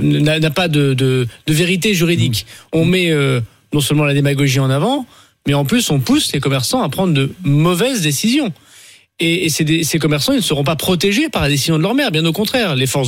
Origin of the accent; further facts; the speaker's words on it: Tourcoing, Hauts-de-France, France; Les gens respectaient, chez moi, à Tourcoing, les distanciations sociales.